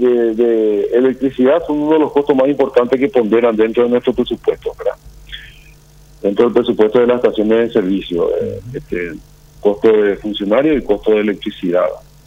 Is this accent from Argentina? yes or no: no; Paraguay; Yo soy ciudadano del Paraguay, la ley me ampara, la constitución me ampara.